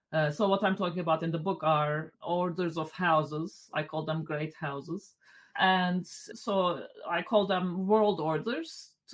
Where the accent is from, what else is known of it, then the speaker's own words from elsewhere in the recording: Turkey; especially the Turco-Mongol narrative because I'm from Turkey?